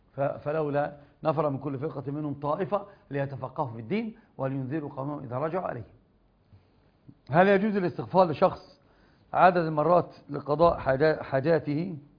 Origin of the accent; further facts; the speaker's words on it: Egypt; عندنا بمصر